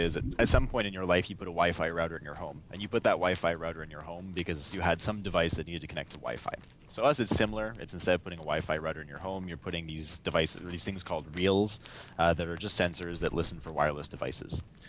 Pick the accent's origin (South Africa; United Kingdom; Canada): Canada; Montreal, Quebec; also born or lived in Bay Area; No, I'm originally from Montreal. I was working in the Bay Area, actually, before I started Really Active. And the reason I came back to Montreal